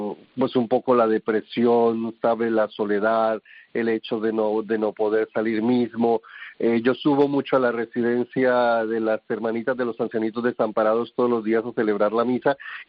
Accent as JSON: {"language": "Spanish", "country": "Colombia", "also_born_or_lived": "Kenya"}